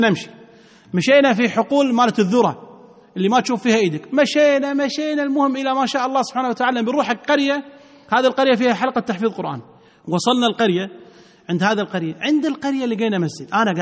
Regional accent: Kuwait; مو مدح للكويت لأني أنا كويتي

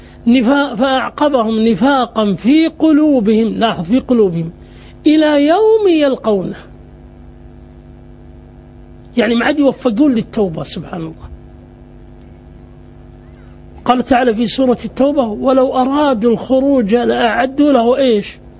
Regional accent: Najd, Saudi Arabia; وصار القتال في منطقة عندنا في نجد

